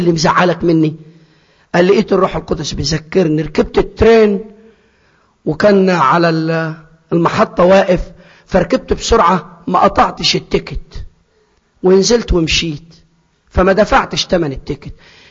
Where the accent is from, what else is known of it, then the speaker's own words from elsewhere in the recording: Egypt; زي ما تعودت كمصري